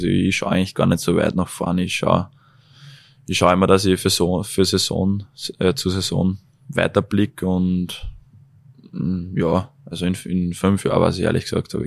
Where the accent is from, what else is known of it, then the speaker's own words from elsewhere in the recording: Linz, Upper Austria, Austria; Natürlich bin ich auch ein Linzer, das heißt, ich bin einfach unter meiner Leiter da und das taugt mir.